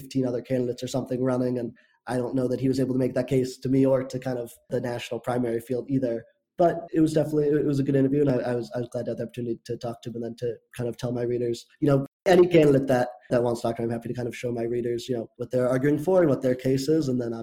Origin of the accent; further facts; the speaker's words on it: St. Louis, Missouri, United States; earlier that month was the Missouri primary, and I grew up in St. Louis